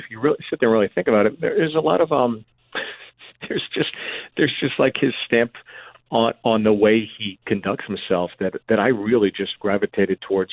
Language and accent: English; Pittsburgh, Pennsylvania, United States; also born or lived in Freehold, New Jersey; Yeah, I grew up, I was born in Freehold, New Jersey, and I grew up, like, you know, just before junior high school, all through high school, and in my college years, I would, you know, my summers, I go back to Pittsburgh.